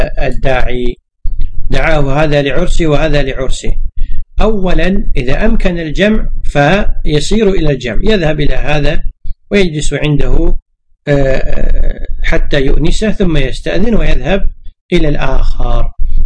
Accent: Kuwait; فالأعراف عندنا في الكويت أن الإنسان إذا دخل وسلم يكون قد أوجب الوليمة وأوجب العرس

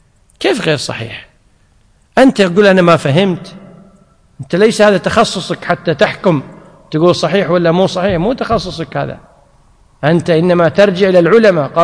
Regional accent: Kuwait; يعني هذه تسمى بالعامية عندنا بالكويت

